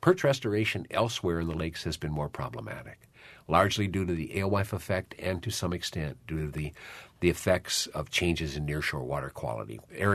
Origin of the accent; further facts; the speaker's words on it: Indiana, United States; I grew up near Gary, Indiana, the southern end of Lake Michigan.